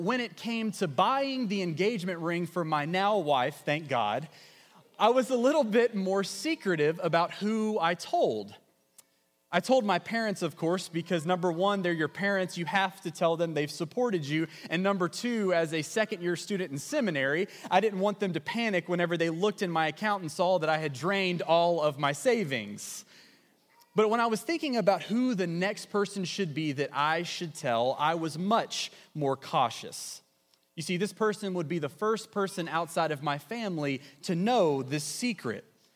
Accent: Chapin, South Carolina, United States; The scene is a back porch on a cold winter's night in the small town of Chapin, South Carolina, my hometown.

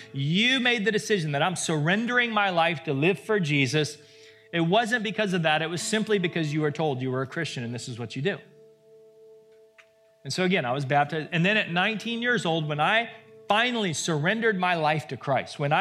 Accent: Southern United States, United States; I grew up in the South

